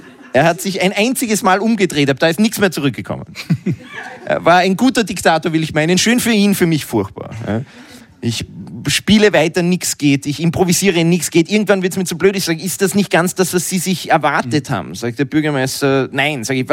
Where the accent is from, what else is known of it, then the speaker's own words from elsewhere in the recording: Upper Austria, Austria; Mein schlimmster Auftritt war in Oberösterreich, wo ich herkomme ursprünglich.